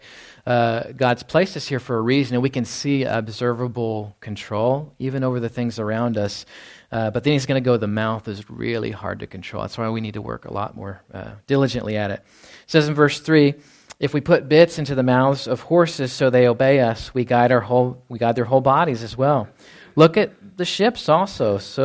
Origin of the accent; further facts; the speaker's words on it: Texas, United States; going back to Texas this week, there's always those misconceptions I hear about, you know, because I grew up in Texas